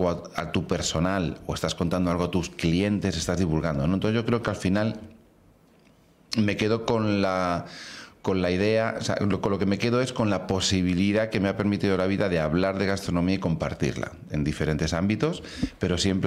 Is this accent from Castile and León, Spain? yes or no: no; Córdoba, Andalusia, Spain; Les haría un buen salmorejo de mi tierra, de Córdoba